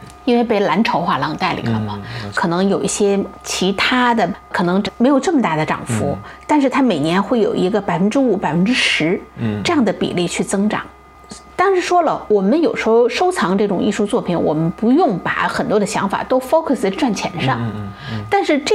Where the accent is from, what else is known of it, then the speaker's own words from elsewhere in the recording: United States; 所以说对于我们自身在美国这些长大的这种所谓的叫二代以至于1.5代哈